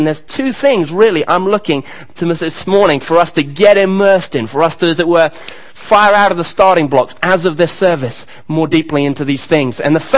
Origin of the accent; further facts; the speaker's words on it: Kenya; Even though I grew up in Kenya where they love the long distance running